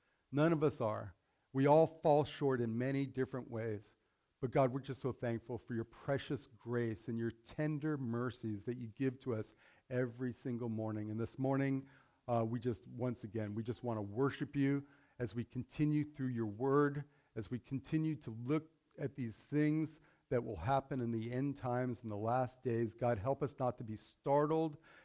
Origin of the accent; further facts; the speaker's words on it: Las Vegas, Nevada, United States; also born or lived in New York; So I was not born in Vegas. I was brought there. My parents moved there from New York when I was like 7 years old. But I grew up there up until just a couple of months ago.